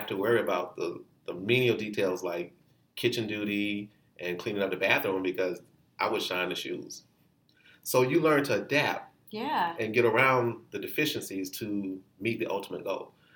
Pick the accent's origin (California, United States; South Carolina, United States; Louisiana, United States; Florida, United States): Florida, United States; So I'm from Florida. I grew up sand and beaches.